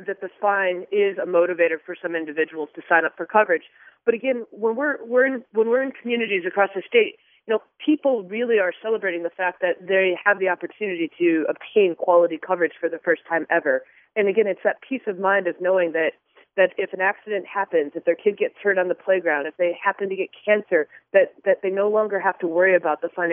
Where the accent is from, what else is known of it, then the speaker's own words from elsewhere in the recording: Kalamazoo, Michigan, United States; I was just talking to an individual the other day in my hometown of Kalamazoo